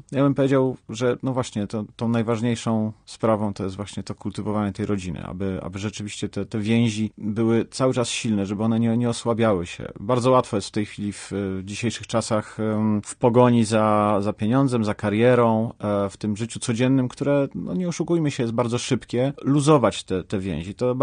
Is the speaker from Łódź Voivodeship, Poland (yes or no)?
yes; Łódź, Łódź Voivodeship, Poland; Ale również w Łodzi dosyć dużo przeżywaliśmy takich historycznych chwil. Sam jako dziecko pamiętam, dajmy na to wprowadzenie stanu wojennego